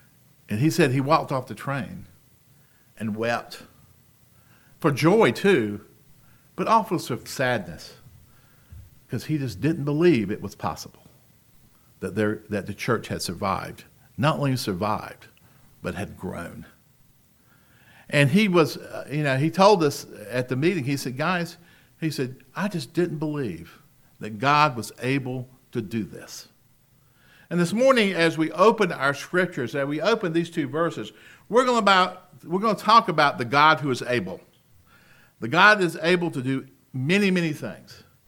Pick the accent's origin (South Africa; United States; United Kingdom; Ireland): United States; Rock Hill, South Carolina; I went to Winthrop University, which is in my hometown of Rock Hill, South Carolina.